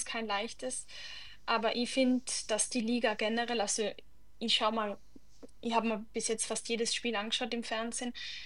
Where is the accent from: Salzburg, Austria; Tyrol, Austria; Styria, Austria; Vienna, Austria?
Tyrol, Austria; Zirl; Genau, also ich komme ja aus Tirol, aus dem wunderschönen Dorf Zirl. Das ist ungefähr 15 Minuten von Innsbruck entfernt.